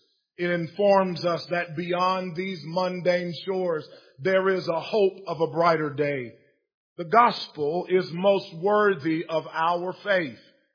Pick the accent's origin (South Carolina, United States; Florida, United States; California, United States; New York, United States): South Carolina, United States; Inman; I remember growing up in Inman, South Carolina, on Bobo Street. You wouldn't know anything about Bobo Street, but I do.